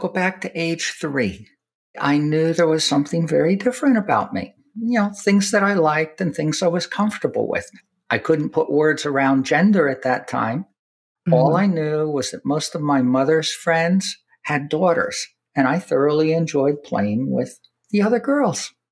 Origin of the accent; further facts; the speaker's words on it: Fishkill, New York, United States; also born or lived in Jacksonville, Texas; I grew up in Fishkill, New York. I was actually born in Jacksonville, Texas, which is where my mother grew up and lived, East Texas farm.